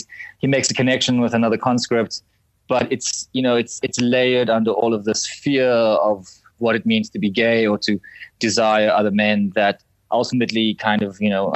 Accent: Cape Town, Western Cape, South Africa; Well, I'm originally from Cape Town.

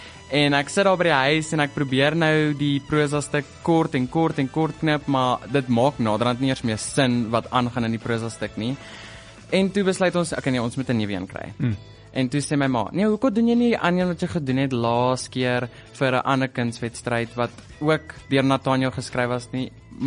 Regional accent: Roodepoort, Gauteng, South Africa; Ek kom van Roodepoort, Gauteng.

